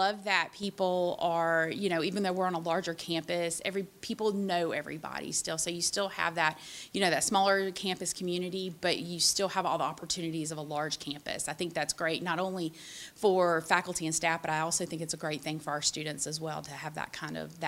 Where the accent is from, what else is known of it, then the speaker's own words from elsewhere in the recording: South Carolina, United States; moved away as an adult; now in Tennessee, United States; I relocated to Tennessee from South Carolina.